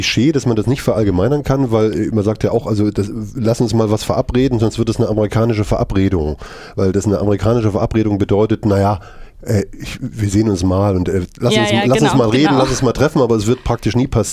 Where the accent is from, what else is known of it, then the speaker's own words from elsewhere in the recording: Texas, United States; ich komme aus Texas und bin Vegetarier